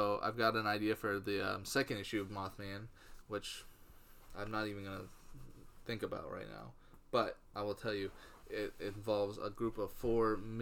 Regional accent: Midwest, United States; accent: Midwestern; I know, it's kind of hard with my Midwestern accent.

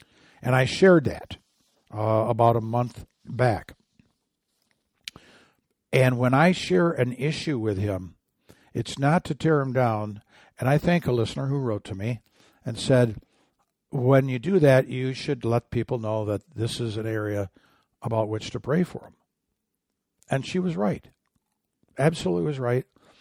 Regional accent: Michigan, United States; I know, I grew up in Michigan. I know what that word means.

